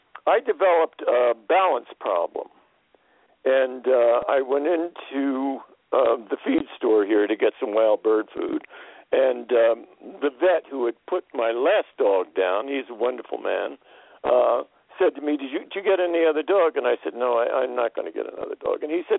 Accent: Princeton, New Jersey, United States; born there; I'll just tell you that I was born in Princeton, New Jersey, which was a totally idyllic town, perfectly beautiful.

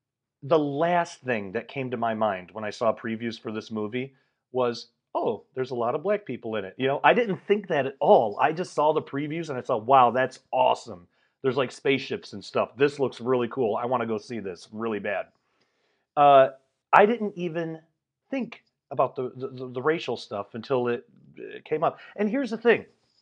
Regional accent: Michigan, United States; I've only been here in America and then like a couple of times in Canada, but I grew up in Michigan, so that doesn't really count.

